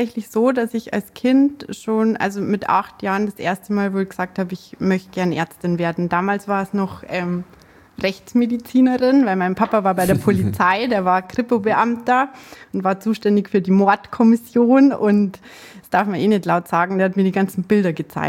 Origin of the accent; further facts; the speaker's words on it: Munich, Bavaria, Germany; sag jetzt trotzdem, wo ich wohne. Ich komme aus München, also schön in Bayern. Ich versuche mich jetzt auch mit dem Dialekt ein bisschen zurückzuhalten, dass mich jeder versteht.